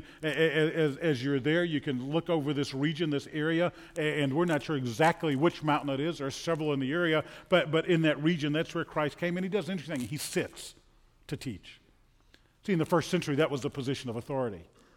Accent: New Orleans, Louisiana, United States; As a kid growing up in New Orleans, we used to love All Saints Day.

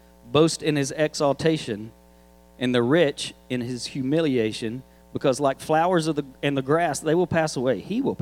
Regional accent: Arkansas, United States; And I'm from Arkansas. We don't have hurricanes. We have tornadoes.

